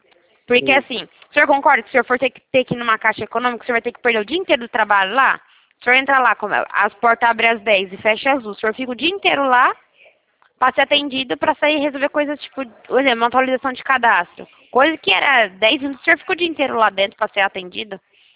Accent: Americana, São Paulo, Brazil; Americana, é a cidade de Americana. Campinas, Americana, Santa Bárbara. Minha cidade fica perto de Campinas.

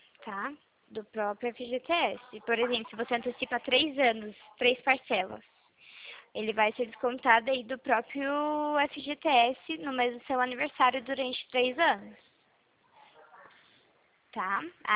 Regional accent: Itu, São Paulo, Brazil; eu sou da cidade de Itu.

